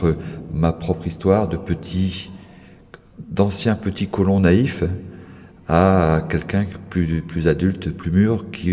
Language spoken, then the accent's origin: French; Gabon; moved away; lorsque j'ai quitté le Gabon, il y a plus de 40 ans, le Bongo est arrivé. Et lorsque je retourne 40 ans plus tard, il est toujours là.